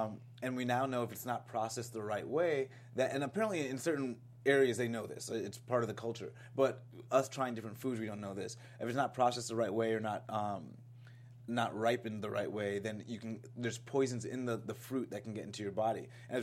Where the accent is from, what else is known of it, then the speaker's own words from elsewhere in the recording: Florida, United States; Yeah, it was like a, like, you know, I grew up in Florida and just, we all love starfruit.